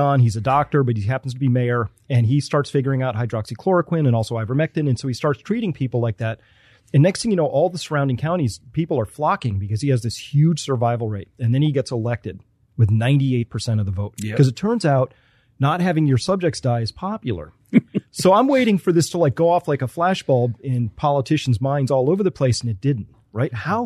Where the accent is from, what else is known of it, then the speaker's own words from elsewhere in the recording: United States; I mean, like I'm hard pressed as an American to say which institutions do I trust at this point.